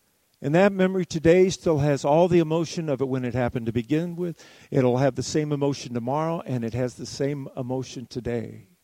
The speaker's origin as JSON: {"language": "English", "town": "Jackson", "region": "Michigan", "country": "United States", "tie": "born or raised there", "said": "I attended a funeral up in Jackson, Michigan, my hometown, and it was the first time I had been in the church that I grew up in for over 50 years."}